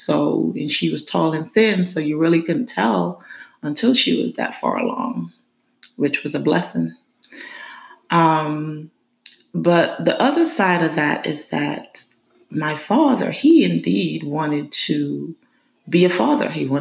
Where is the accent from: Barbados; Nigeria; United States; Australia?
Barbados; because I grew up in Barbados